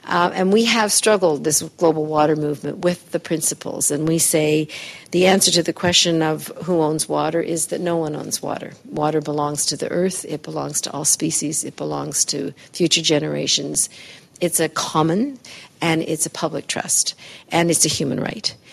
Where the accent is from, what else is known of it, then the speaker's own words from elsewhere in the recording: Canada; I'm Canadian, but I do a lot of work in the U.S.